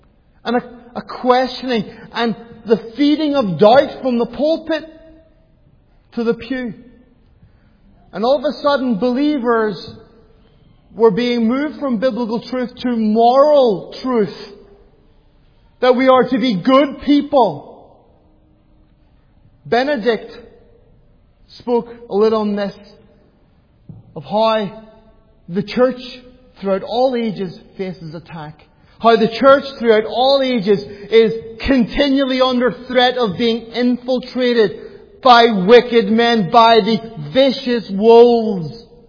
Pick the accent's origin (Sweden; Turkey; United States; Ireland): Ireland; I'm a fundamentalist. I'm an Irishman.